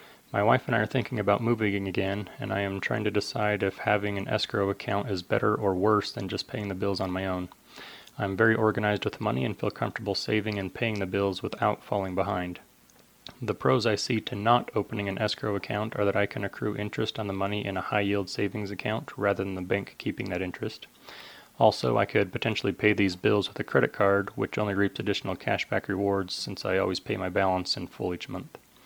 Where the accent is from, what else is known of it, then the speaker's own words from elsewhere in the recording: North Ogden, Utah, United States; I'm from North Ogden, Utah.